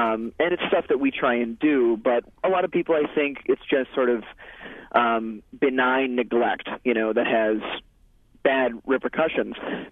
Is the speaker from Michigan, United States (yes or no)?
no; Madison, Wisconsin, United States; I mean, I'm from Madison.